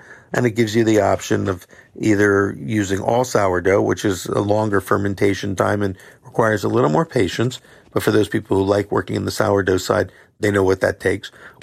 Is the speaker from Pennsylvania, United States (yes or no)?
yes; Philadelphia, Pennsylvania, United States; Like, I'm from Philadelphia